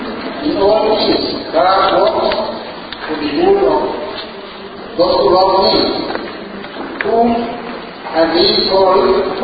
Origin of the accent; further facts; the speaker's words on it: South Sudan; born there; I was born in 1978 in South Sudan. My father is a Muslim and my mother is a Christian.